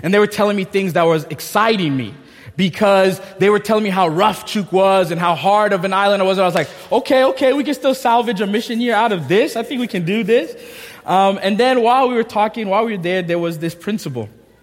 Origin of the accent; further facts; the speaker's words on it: Houston, Texas, United States; My home church growing up in Houston, we did a lot of mission trips.